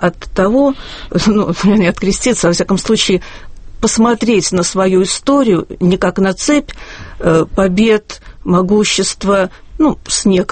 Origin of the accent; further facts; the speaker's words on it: Zaporizhzhia, Zaporizhzhia Oblast, Ukraine; Я сказала, что я родом из Запорожья, верно. Но вся моя родня русская, с Поволжья.